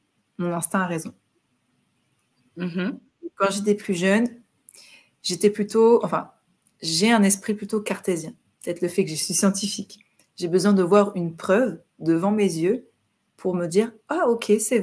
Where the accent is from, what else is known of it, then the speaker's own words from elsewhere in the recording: Morocco; mon message que j'ai en tant que Marocaine, en tant qu'Africaine, puisque mes racines sont en Afrique